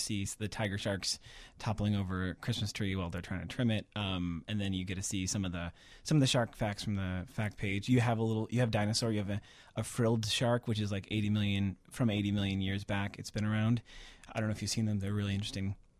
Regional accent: West Coast, United States; I grew up on the West Coast and I love to surf

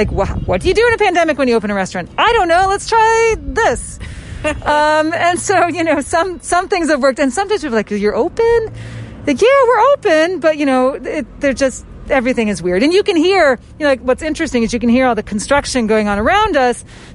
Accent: Indiana, United States; I love corn. I'm a Hoosier. I'm from Indiana.

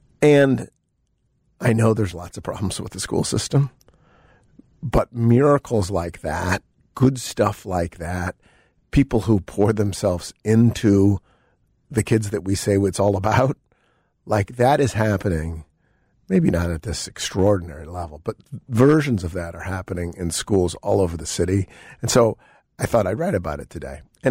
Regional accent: Buffalo, New York, United States; Like, I'm from Buffalo.

